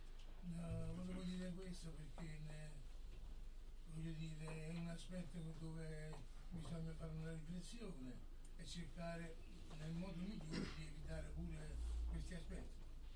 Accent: Sarno, Campania, Italy; vengo da Sarno

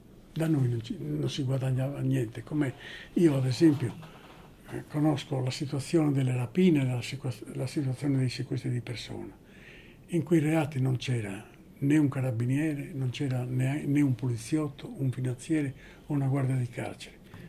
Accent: Sardinia, Italy; io provengo dalla Sardegna e noi l'etichetta del bandito ce l'hanno appioppata già dall'Ottocento

